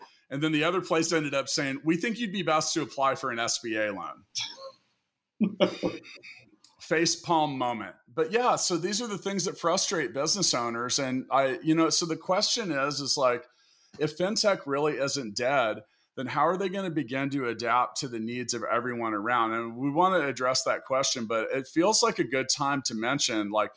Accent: Kansas City, Missouri, United States; here in my hometown in Kansas City with a company called C2FO

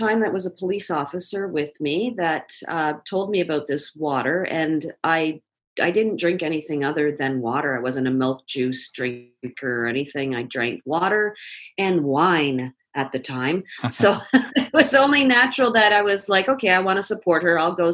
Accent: Toronto, Ontario, Canada; is a girl who was born and raised in Toronto, Ontario, who became a police officer very early in life

